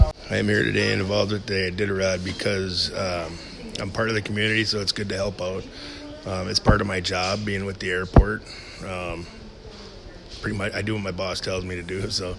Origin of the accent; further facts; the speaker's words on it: Wisconsin, United States; it's just fun for me because I'm from Wisconsin and I used to watch this stuff on TV all the time